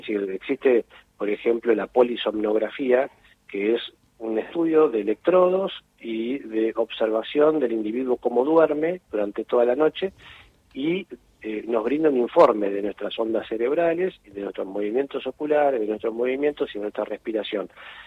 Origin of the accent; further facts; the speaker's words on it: Argentina; nosotros como en Argentina tenemos una conducta que es la nuestra